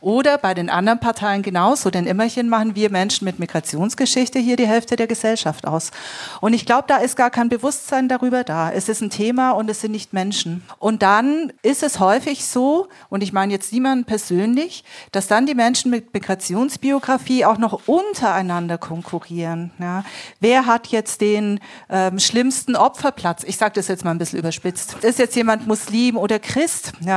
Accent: Spain; und ich höre dann aber auch, Mensch, du als Spanierin hast doch kein Problem.

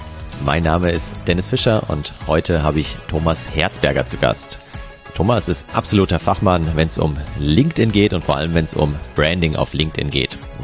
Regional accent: Hesse, Germany; ich komme ja auch aus Hessen eben, aus der Nähe von Frankfurt.

